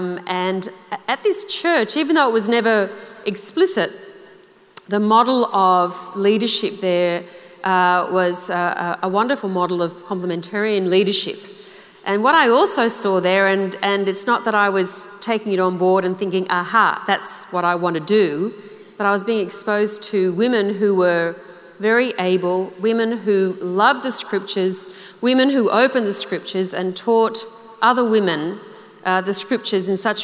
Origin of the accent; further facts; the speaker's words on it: Sydney, New South Wales, Australia; growing up in Sydney, I grew up in a non-Christian home, but I grew up in a generation where it was a good thing to go to church.